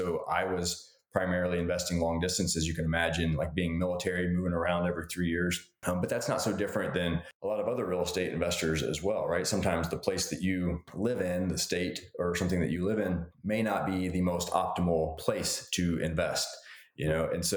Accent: Missouri, United States; mostly kind of back in Missouri where I grew up near my hometown and things of that nature.

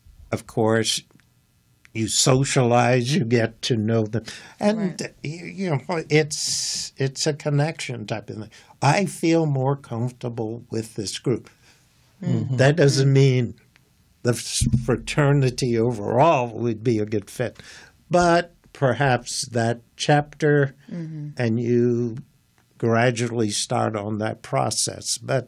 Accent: Bermuda; Well, as you may remember, I was born in Bermuda and I grew up there.

